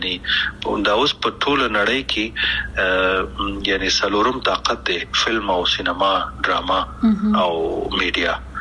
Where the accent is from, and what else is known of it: Afghanistan